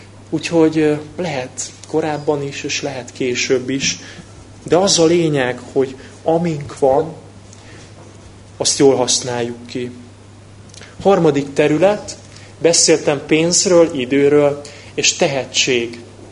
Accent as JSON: {"language": "Hungarian", "region": "Budapest", "country": "Hungary", "tie": "born or raised there", "said": "mert Budán nőttem föl"}